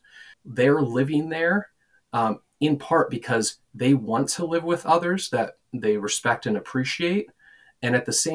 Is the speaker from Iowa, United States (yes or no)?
yes; Iowa, United States; now in Estes Park, United States; I grew up in Iowa, and kind of everybody dreams of retiring to Estes Park, which is, my parents did that.